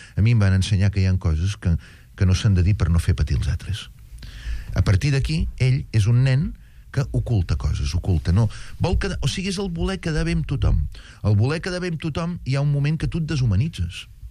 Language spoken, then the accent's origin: Catalan; Terrassa, Catalonia, Spain; a casa jo sóc fill de Terrassa, el meu pare de Terrassa